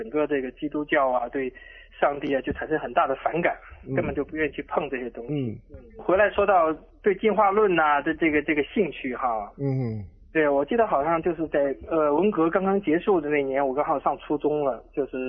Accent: Hubei, China; also born or lived in Henan; 我在好几个地方，上小学在湖北，

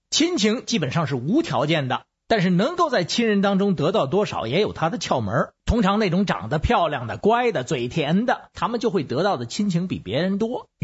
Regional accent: Beijing, China

